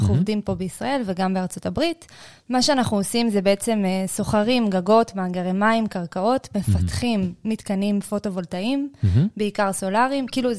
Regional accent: Be'er Tuvia, Southern District, Israel; קודם כל, אני מבאר טוביה.

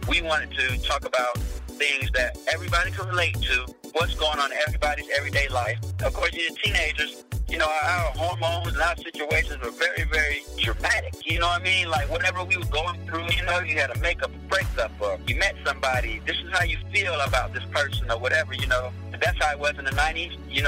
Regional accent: the South, United States; because we're from the South, take that soulful singing.

